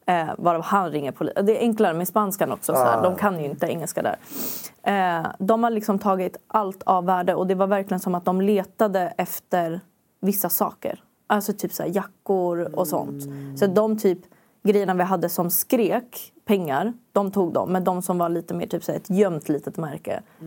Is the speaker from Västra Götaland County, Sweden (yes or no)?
no; Vårberg, Stockholm County, Sweden; jag växte upp i Vårberg. Gick Lillholmsskolan där. Bodde där med min familj.